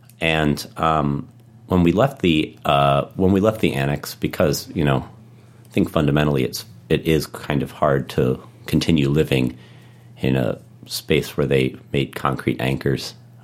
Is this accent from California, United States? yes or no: no; Harrisburg, Pennsylvania, United States; now in Baltimore, United States; And we moved to Baltimore. It had a lot to do with the fact that I grew up in Harrisburg.